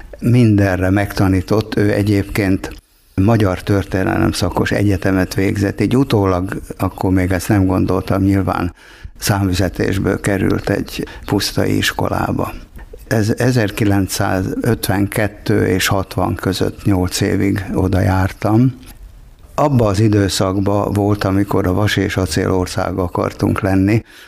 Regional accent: Előszállás, Fejér, Hungary; born there; Hát 1946. június 7-én születtem, tehát az első béke évben, a második világháború után előszállás Róbert völgybe.

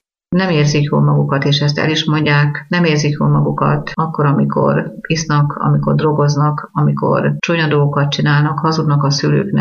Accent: Hajdú-Bihar, Hungary; Egyszerű paraszti családból származok Debrecen mellől.

